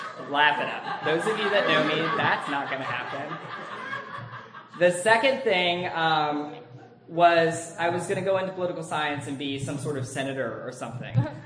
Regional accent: Virginia, United States; I grew up in Virginia. I'm an only child.

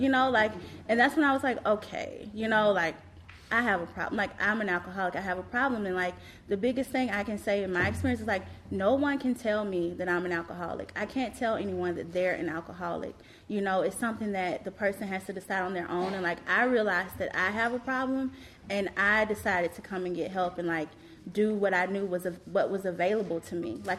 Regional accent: Atlanta, Georgia, United States; now in New York City, United States; so I graduated from college and I relocated to New York City. I'm from Atlanta, Georgia.

